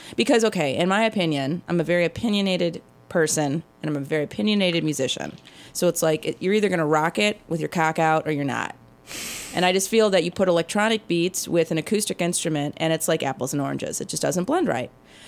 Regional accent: Chicago, Illinois, United States; I'm a huge house music fan growing up in Chicago.

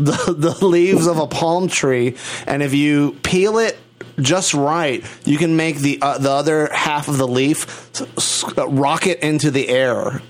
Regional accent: Puerto Rico; Listen, I grew up in Puerto Rico. There's tons of kids that I knew that could not swim.

